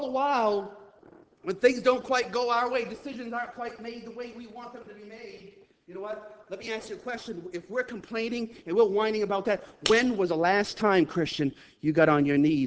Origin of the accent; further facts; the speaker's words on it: United States; And by the way, I thank God I'm an American.